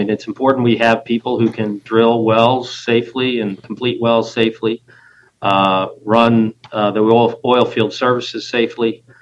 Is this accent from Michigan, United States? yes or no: no; Missouri, United States; now in Tulsa, United States; So I'm originally from outside of Kansas City, so I'm from Missouri, but I've lived in Tulsa since 2008.